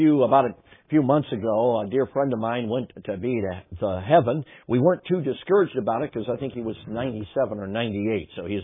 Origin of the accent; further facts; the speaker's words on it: Menomonee Falls, Wisconsin, United States; Okay, so we're from Menominee Falls, Wisconsin. We've lived there now for 25 years, and so that's where we make our home.